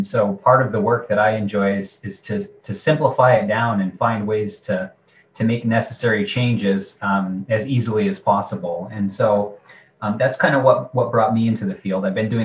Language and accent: English; Vermont, United States; So I come from Vermont, so I couldn't have traveled much further to get here, I usually say.